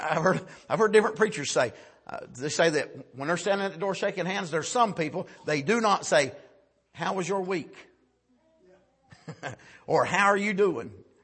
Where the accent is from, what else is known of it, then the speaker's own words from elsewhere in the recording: Wilkes County, United States; When I was a boy growing up in Wilkes County, you couldn't hardly understand the difference in agreement or argument.